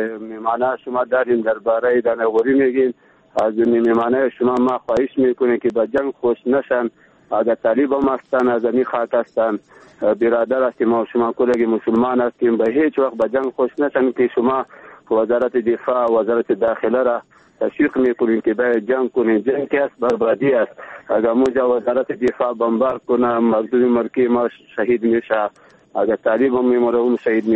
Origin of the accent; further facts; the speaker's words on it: Baghlan, Afghanistan; از بغلان هستیم.